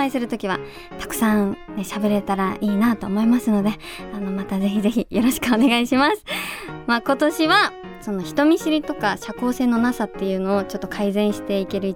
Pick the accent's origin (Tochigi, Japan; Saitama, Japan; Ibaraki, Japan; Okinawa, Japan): Tochigi, Japan; Sano; now in Tokyo, Japan; 私は、栃木県佐野市出身なのでよく実家に帰ったり佐野から東京に戻ってきたりするんですけど